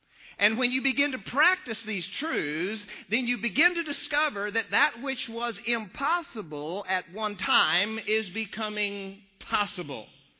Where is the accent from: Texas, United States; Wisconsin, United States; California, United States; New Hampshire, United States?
Texas, United States; I'm not tough enough, even though I am from West Texas.